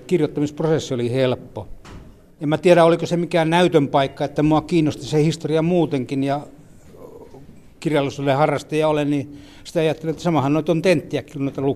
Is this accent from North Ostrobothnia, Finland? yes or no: yes; North Ostrobothnia, Finland; Me olen itse Pohjois-Pohjanmaalta kotoisin, jossa Lapuan liike ei vaikuttanut, mutta sielläkin kyydityksiä tapahtui